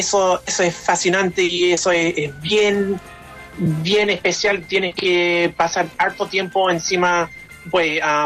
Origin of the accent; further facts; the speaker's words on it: South Carolina, United States; born there; Yo nací acá en Carolina del Sur, pero nací de padres chilenos.